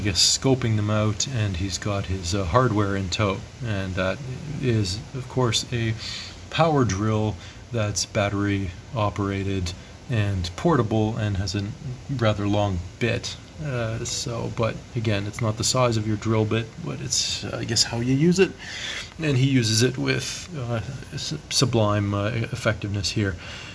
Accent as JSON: {"language": "English", "town": "Toronto", "region": "Ontario", "country": "Canada", "tie": "born or raised there", "said": "growing up in Toronto"}